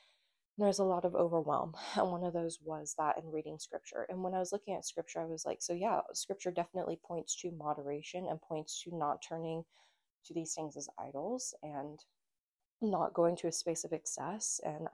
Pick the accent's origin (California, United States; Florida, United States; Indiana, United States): Indiana, United States; And when the Lord called me to come back to Indiana, I knew that going back to my hometown meant I was going back to be around all of my old temptations.